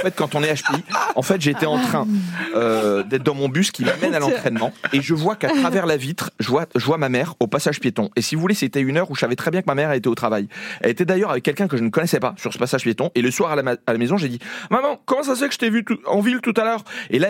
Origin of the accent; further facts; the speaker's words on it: Corsica, France; j'ai grandi en Corse.